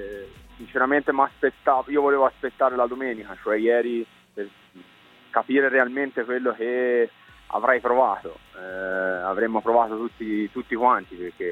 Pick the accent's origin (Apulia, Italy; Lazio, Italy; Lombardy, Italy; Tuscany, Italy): Tuscany, Italy; Siena; per me, che sono di Siena, che sono nato e cresciuto dentro la Menzana